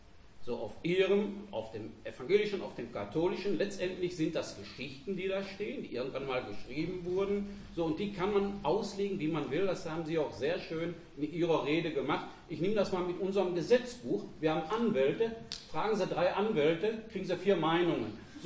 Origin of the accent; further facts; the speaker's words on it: Essen, North Rhine-Westphalia, Germany; So, und ich komme aus dem Essener Norden. Ich bin alten Essener Bürger